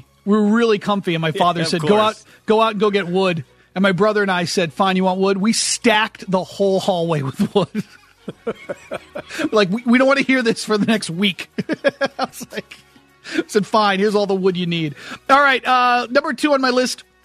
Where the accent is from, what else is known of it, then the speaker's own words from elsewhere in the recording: New England, United States; I grew up in New England, so I know, but it's a different kind of cold.